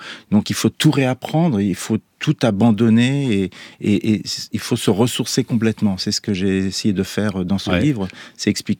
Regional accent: Paris, Île-de-France, France; Ben, je suis parisien.

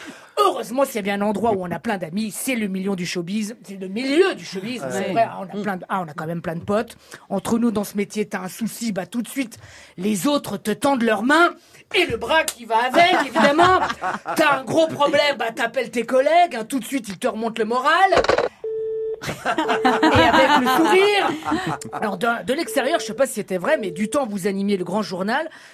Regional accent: Annecy, Auvergne-Rhône-Alpes, France; l'autre jour, dans les rues d'Annecy, tu sais, là où j'ai grandi.

